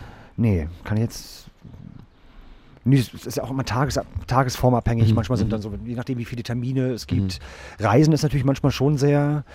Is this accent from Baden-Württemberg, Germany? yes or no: no; Berlin, Germany; Ich glaube, in der Ostseeküste bin ich geboren und bin mit 1 nach Berlin gezogen und habe dann, bis ich 37 war, dort gelebt.